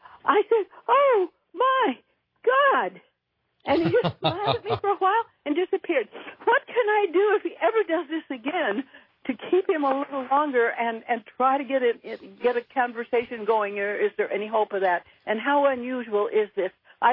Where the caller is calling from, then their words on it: Claremont, California, United States; I'm calling from Claremont, California.